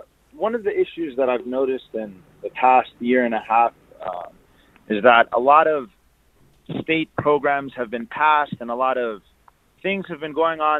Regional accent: Queens, New York, United States; I'm actually originally from Queens, but I'm in Fort Lee currently just because I was attending to some business.

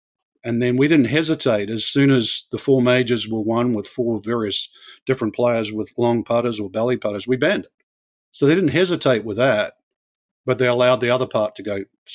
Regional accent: New Zealand; where I grew up in New Zealand

